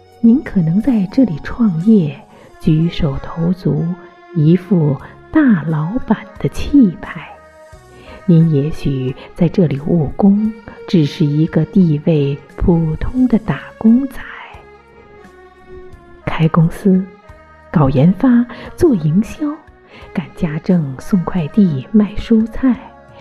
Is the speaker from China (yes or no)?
yes; Beijing, China; 的确是说出了我们北京人的心里话。